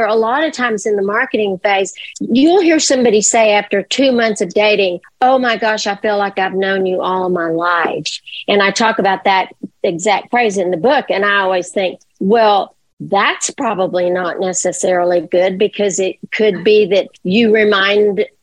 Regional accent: Texas, United States; I'm going to compliment everybody. I'm from Texas. That's what we do.

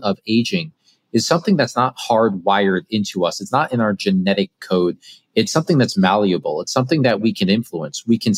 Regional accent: New York, United States; now in South Florida, United States; No, I'm in South Florida, not too far from Miami, though I'm originally a New Yorker my whole life, but during COVID, I came down.

